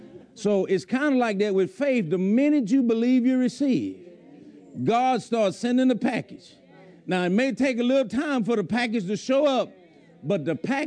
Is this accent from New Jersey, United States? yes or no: no; Bayou Rapids, Louisiana, United States; Well, you know, I grew up on Bayou Rapids out there